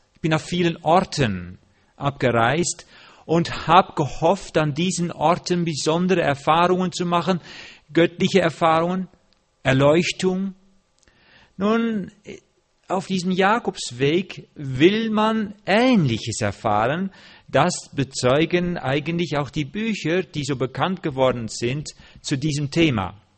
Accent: Netherlands; German is a second language; now in Germany; Ich bin Holländer, aber ich wohne mit meiner Frau in Deutschland, in Hessen.

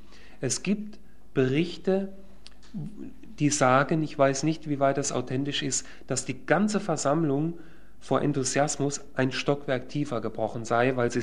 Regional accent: Kassel, Hesse, Germany; nach Kassel, meine Heimat, mir ist das gut vertraut.

